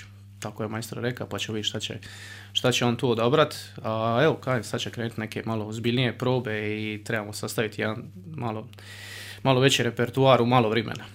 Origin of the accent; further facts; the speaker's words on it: Dubrava, Split-Dalmatia County, Croatia; znači ja sam inače iz Dubrave